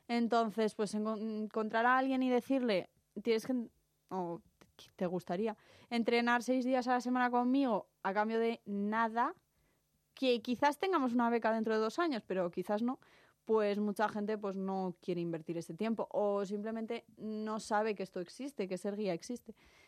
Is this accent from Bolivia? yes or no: no; Burgos, Castile and León, Spain; also born or lived in Australia; now in Madrid, Spain; yo nací en Australia, pero nada, desde muy chiquitita, con un año y medio así, empecé a vivir en Burgos y ahí he crecido